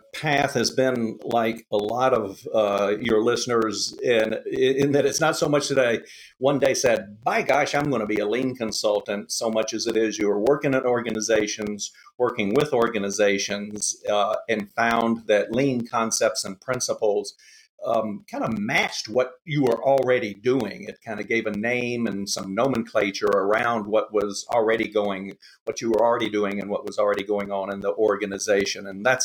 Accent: Southern United States, United States; accent: Southern; People sometimes hear my Southern accent and say, "Oh, welcome to Ohio." I tell them, "Well, I've been here 40 years, but thanks anyway."

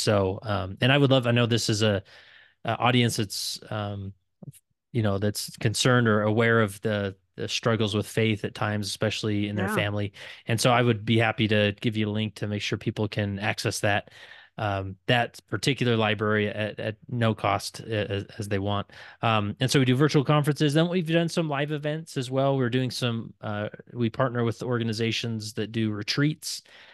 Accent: West Valley City, Utah, United States; So I'm born and raised in Utah, in West Valley City, Utah, just the west side of Salt Lake

